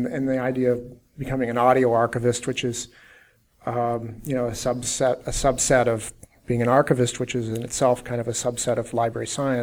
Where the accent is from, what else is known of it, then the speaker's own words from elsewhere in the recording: Denver, Colorado, United States; No, I'm from Denver, actually.